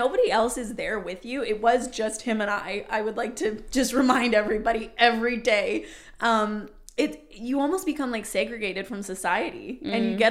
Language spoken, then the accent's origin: English; Toronto, Ontario, Canada; You know, I came from Toronto.